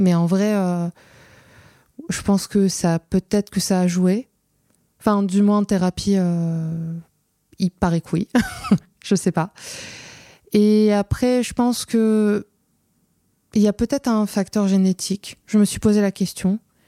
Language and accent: French; Algiers, Algiers Province, Algeria; En gros, moi, j'ai grandi à Alger